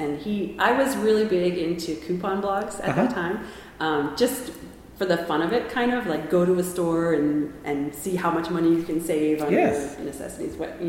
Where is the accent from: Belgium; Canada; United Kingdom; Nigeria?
Canada; now in Austin, United States; we moved here from Canada and there in the winter it gets minus 40.